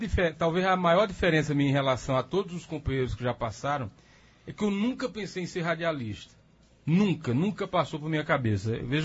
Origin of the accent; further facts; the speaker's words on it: Brasília, Federal District, Brazil; born there; eu nasci em Brasília por circunstância, né, porque meus pais são daqui, eles foram para lá por conta do trabalho do meu pai.